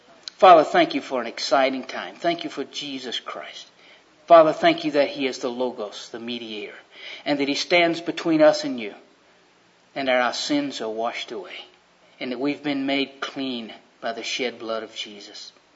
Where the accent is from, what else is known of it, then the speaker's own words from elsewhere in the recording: Georgia, United States; moved away as an adult; also born or lived in Birmingham, United States; See, I'm from Georgia, and I went to school in Birmingham, Alabama, and then I went to Auburn, then I moved to Texas, and to Oklahoma, and to Colorado, and I don't have a home anymore.